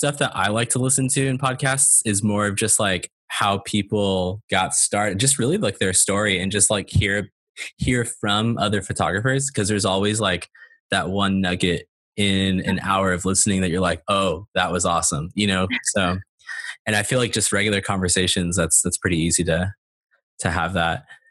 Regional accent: California, United States; One note to make about Keely is she's based out of Montana and I'm from California

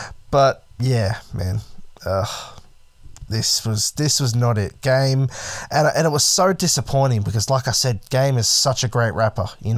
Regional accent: Australia; because I am an Aussie bloke recording raps in a Ghetto's World.

